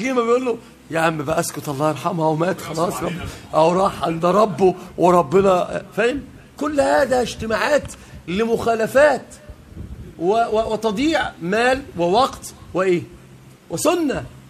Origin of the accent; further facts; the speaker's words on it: Upper Egypt, Egypt; انا صعيدي وعم جالي من الصعيد